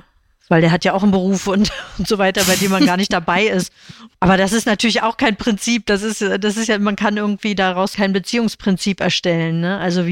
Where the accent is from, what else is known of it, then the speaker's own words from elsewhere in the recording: East Germany, Germany; So wie ich ja auch als Ostdeutsche nicht meine Vergangenheit verlassen kann